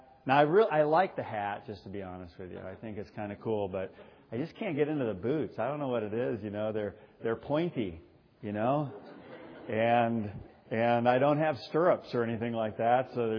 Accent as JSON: {"language": "English", "region": "Michigan", "country": "United States", "tie": "born or raised there", "said": "I mean, I grew up in Michigan. So, and my dad's a cop, so I grew up around guns and things like that."}